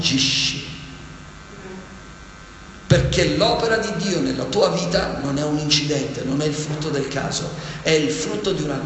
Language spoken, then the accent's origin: Italian; Sicily, Italy; vengo dalla Sicilia